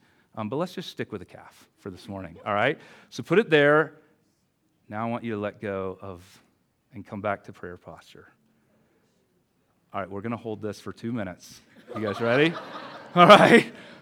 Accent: the South, United States; I grew up in the South, in like conservative family and conservative culture.

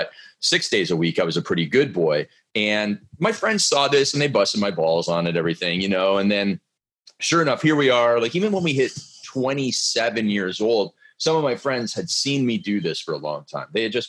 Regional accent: Stratford, Ontario, Canada; I grew up in Canada on a farm in a small town of Stratford, Ontario, where you play hockey and drink beer

